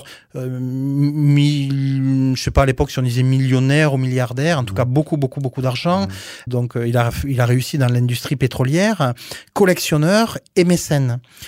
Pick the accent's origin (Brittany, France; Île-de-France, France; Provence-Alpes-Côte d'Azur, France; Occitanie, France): Occitanie, France; C'est un bijou renaissance qui ressemble beaucoup au château de Bournazel chez nous en Aveyron, avec des médaillons.